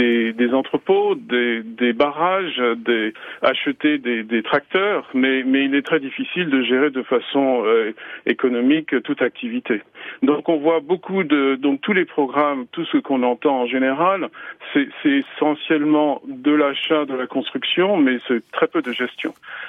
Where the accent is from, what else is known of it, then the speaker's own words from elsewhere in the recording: Cameroon; par rapport au Cameroun, moi je suis Camerounais, qui en a 20 seulement